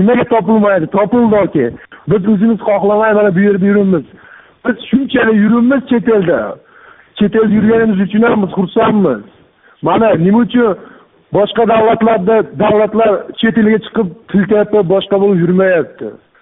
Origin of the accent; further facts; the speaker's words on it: Namangan, Namangan Region, Uzbekistan; Men Namangandanman.